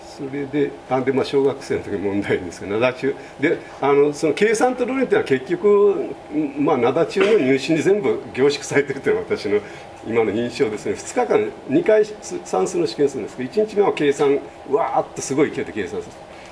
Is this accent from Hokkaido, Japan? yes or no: no; Kobe, Hyogo, Japan; born there; あの神戸で生まれて灘高を出て東大に行ってという、で京大の大学院でというのがあるんですけれど、